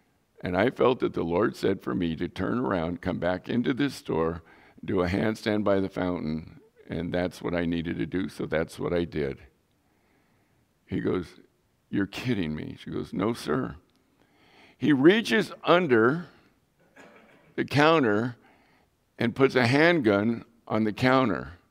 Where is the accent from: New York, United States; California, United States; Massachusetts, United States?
California, United States; San Diego; now in El Centro, United States; As crazy as it sounds, I grew up in San Diego. I came down here to El Centro.